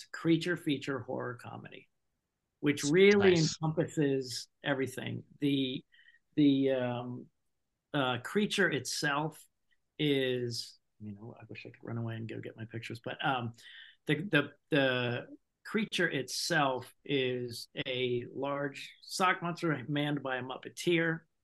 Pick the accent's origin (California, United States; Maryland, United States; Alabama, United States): Maryland, United States; Yeah, Montgomery County here.